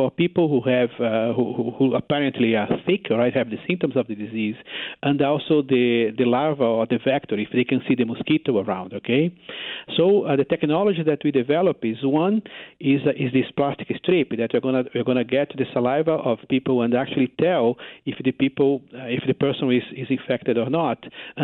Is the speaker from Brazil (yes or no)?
yes; Brazil; English is a second language; because I'm from Brazil, I'm very familiar with these kinds of mosquito-borne outbreaks that we have in Brazil every year.